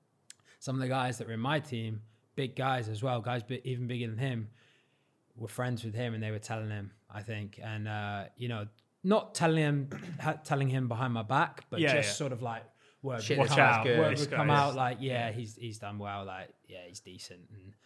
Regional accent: South West England, United Kingdom; And I'm from Cornwall, so going and seeing my family going down there is

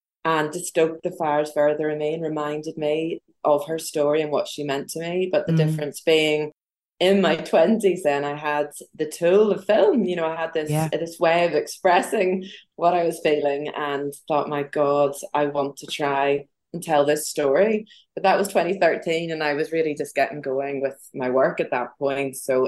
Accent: Ireland; it was just a really demoralizing thing to go through as young Irish girls

